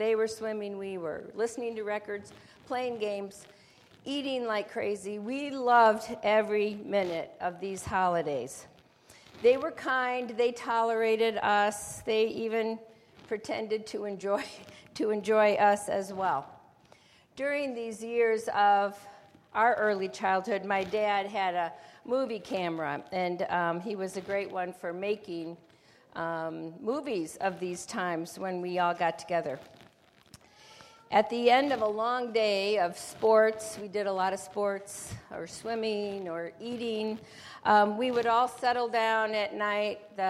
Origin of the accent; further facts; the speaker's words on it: Illinois, United States; So as I grew up in the Chicago suburbs, our extended family got together